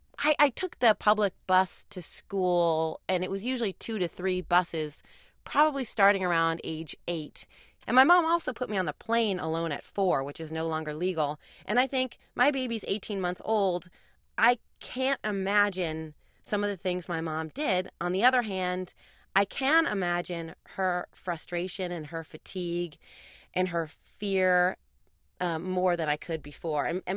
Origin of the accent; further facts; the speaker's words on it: San Francisco, California, United States; I grew up in San Francisco in the late 70s and early 80s